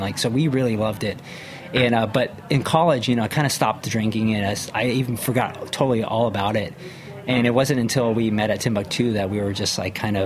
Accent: Wharton, Texas, United States; And I grew up in Texas in a very small town called Wharton, Texas. And I was also, like, the token Asian kid.

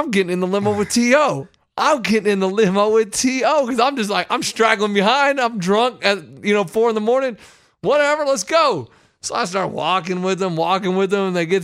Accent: Austin, Texas, United States; I'm not even from Houston, right? I'm not even from Houston. I'm from Austin, Texas.

